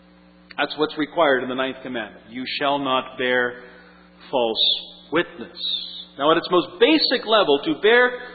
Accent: Alberta, Canada; I know that because I'm from Alberta, and we have a lot of horses in Alberta.

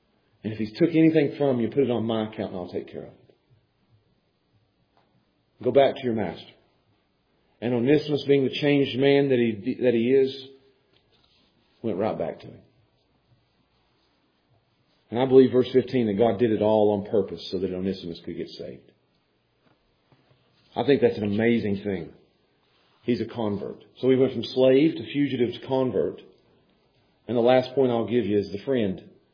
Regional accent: Pound, Virginia, United States; I grew up with people in Pound, and we're friends to this day.

